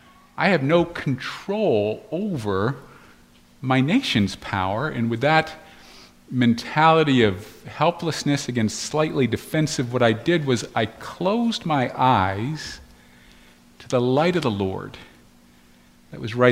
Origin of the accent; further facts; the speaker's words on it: United States; I think I felt just a little bit defensive about being an American.